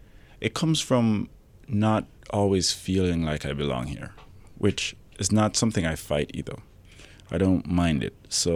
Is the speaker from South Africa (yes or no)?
no; Jamaica; moved away as an adult; now in United States; I grew up in Jamaica. I was there until it was time to go to college, and I had the opportunity to come to the U.S.